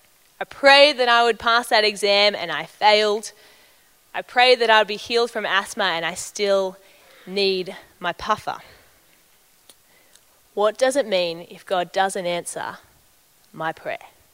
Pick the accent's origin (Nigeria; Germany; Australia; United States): Australia; Now we're Australian and we like nicknames.